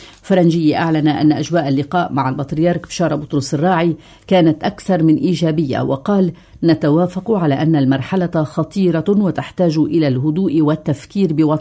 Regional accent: Lebanon; بيننا كلبنانيين

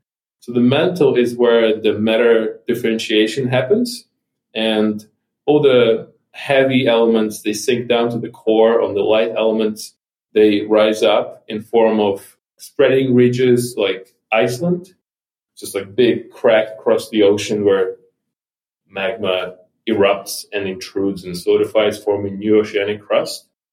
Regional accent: Ukraine; I'm a geologist from Ukraine.

